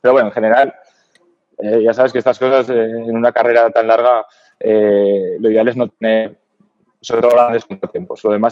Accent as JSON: {"language": "Spanish", "town": "Logroño", "region": "La Rioja", "country": "Spain", "lives_now": "Zaragoza, Spain", "said": "Soy de Zaragoza. Bueno, soy riojano, yo soy de Logroño, pero ya llevo afincado en Zaragoza pues más de 20 años. Pero bueno, soy de Logroño, de La Rioja."}